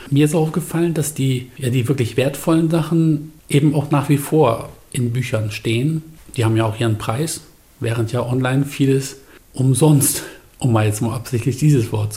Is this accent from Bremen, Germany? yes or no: yes; Bremen, Germany; Ich hatte ja einen älteren Bruder in meiner Kindheit in Bremen